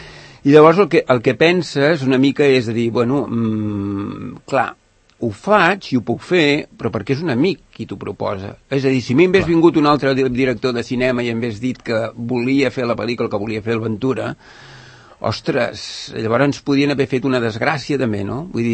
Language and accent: Catalan; Sant Cugat del Vallès, Catalonia, Spain; aquí a Sant Cugat, vull dir, sóc un santcugatenc que tothom em diu, ai, pensava que també hi has anat, jo mai m'he anat de Sant Cugat.